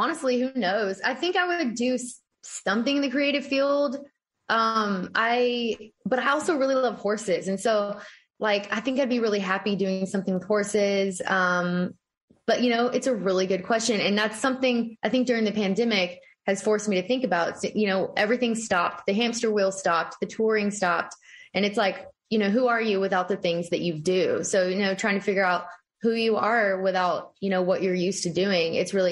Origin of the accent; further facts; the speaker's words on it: Texas, United States; I mean, I grew up in Texas. It was always around.